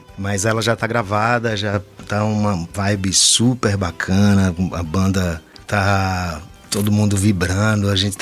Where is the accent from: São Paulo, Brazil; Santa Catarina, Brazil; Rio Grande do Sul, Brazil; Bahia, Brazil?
Bahia, Brazil; accent: Bahian; Eu não perdi o sotaque porque eu faço um trabalho de manutenção do sotaque, que é com cuscuz, que a gente sempre recebe os amigos em casa. Já é muito tempo, né? Hoje é na minha casa, mas já foi na casa de vários dos baianos que moram aqui